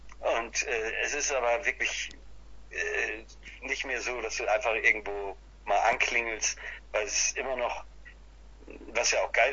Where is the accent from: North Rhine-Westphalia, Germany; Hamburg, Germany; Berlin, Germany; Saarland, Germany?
Hamburg, Germany; Nee, ich bin aus Hamburg.